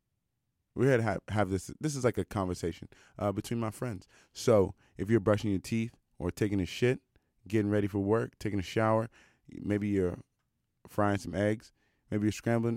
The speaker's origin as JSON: {"language": "English", "country": "United States", "lives_now": "Canada", "said": "I'm from the States"}